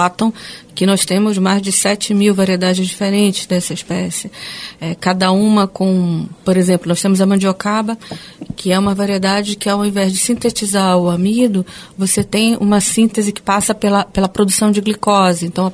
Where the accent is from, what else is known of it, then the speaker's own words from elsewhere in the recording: Amazon, Brazil; Isso parece que a gente já nasce aqui, quem nasce na Amazônia, né? Eu sou amazônida, assim